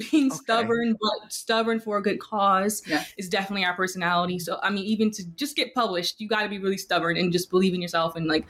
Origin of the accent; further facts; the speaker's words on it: New Jersey, United States; So we're from New Jersey and we're from